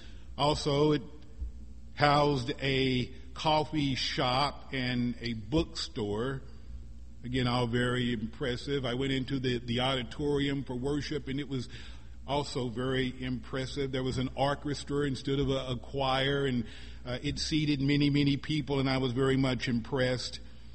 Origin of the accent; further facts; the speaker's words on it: the Ozarks, United States; accent: Ozark; In those days I still had a very much pronounced Ozarkian twang. And she recognized it because she was from the same region that I was from